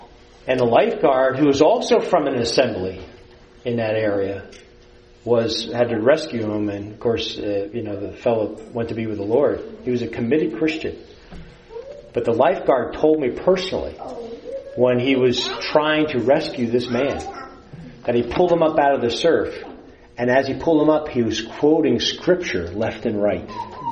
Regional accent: New Jersey, United States; As you know, I come from the Jersey Shore area.

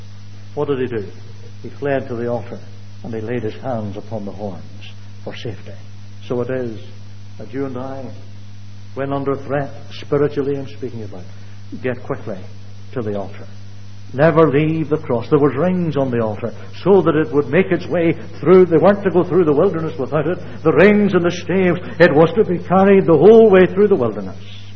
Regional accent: Ireland; Excuse me for being Irish in the way I present things.

